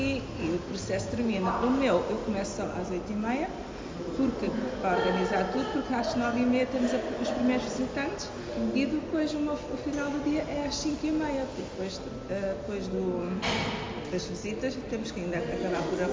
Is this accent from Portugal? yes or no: yes; Peniche, Centro, Portugal; now in Matosinhos, Portugal; lá em Peniche, aqui tem no mar também. É uma vila de pescadores